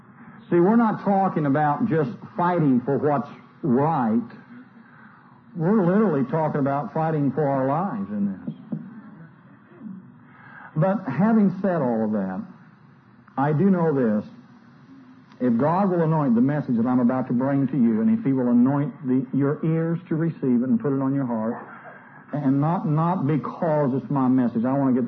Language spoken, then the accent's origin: English; Indiana, United States; I'm from Indiana.